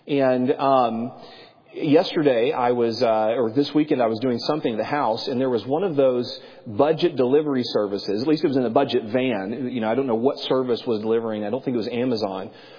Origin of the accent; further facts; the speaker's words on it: North Carolina, United States; I didn't grow up in Alabama. I grew up in North Carolina, but every church picnic, somehow, there was lots of Bojangles.